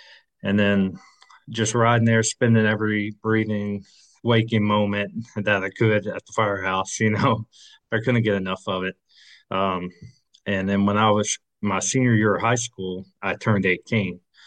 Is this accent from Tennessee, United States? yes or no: yes; Murfreesboro, Tennessee, United States; Where I grew up in Murfreesboro, Tennessee, was a small town at the time. It's not a small town anymore